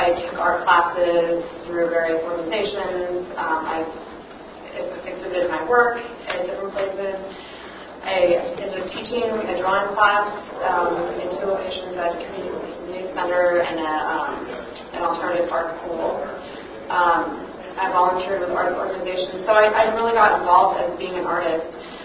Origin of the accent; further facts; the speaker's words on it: Nebraska, United States; I was originally from Nebraska, and I wanted to maybe get a little closer to home.